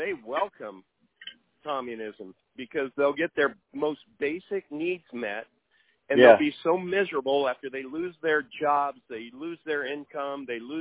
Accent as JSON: {"language": "English", "town": "Goodland", "region": "Kansas", "country": "United States", "tie": "born or raised there", "also_born_or_lived": "Ames, Iowa", "said": "I was born in Goodland, Kansas, which is, you know, 4,000 people, right? I didn't move from there until I was 12 years old."}